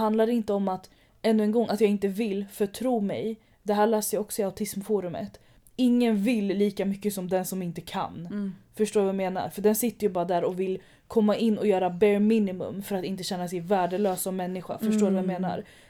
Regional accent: Sweden; Förstår du? Jag är svensk. Det här är våran liksom kungafamilj.

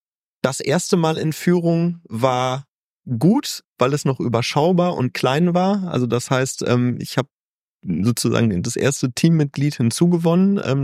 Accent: Münster, North Rhine-Westphalia, Germany; born there; als gebürtiger Münsteraner

